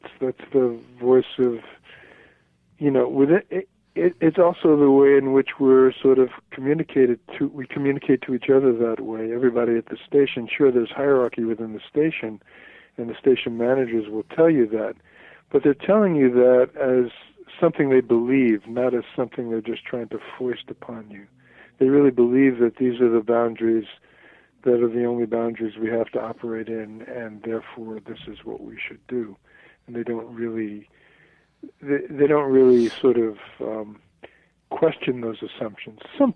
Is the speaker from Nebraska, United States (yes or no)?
no; New York, United States; I used to listen to that station growing up. That was I lived in New York. I'm originally from New York, and that was freeform radio has kind of always been close to my heart.